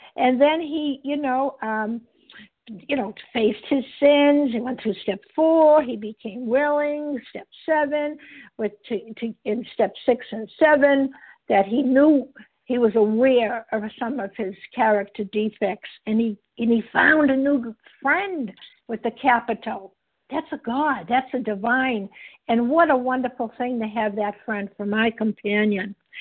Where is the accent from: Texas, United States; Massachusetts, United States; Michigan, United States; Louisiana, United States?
Massachusetts, United States; Boston; I am from Boston, Massachusetts